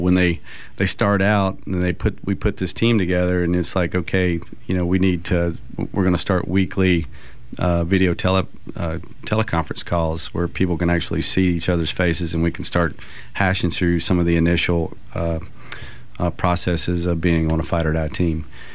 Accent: Mobile, Alabama, United States; This is so, you know, I'm a hometown boy. I grew up in Mobile. I love Mobile, even though I live away.

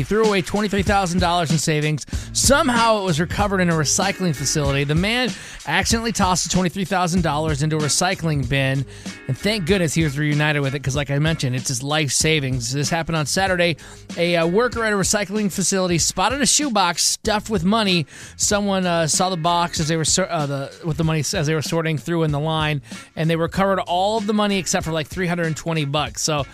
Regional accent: Michigan, United States; I grew up in Michigan, so I'm a Detroit Tigers fan

